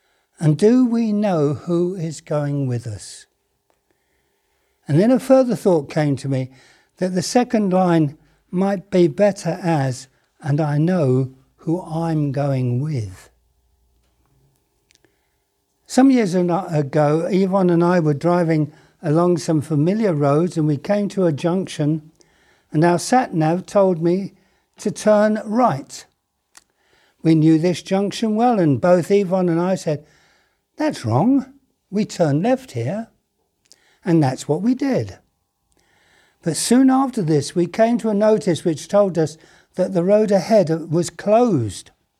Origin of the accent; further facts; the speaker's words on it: Harrow, London, United Kingdom; I was brought up in Harrow. It was where I was born, and I was I lived there through my childhood and young youth age and into my adulthood until I got married